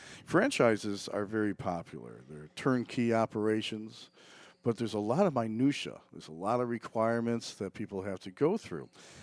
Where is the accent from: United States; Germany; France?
United States; Illinois; now in Florida, United States; I'm originally from Illinois.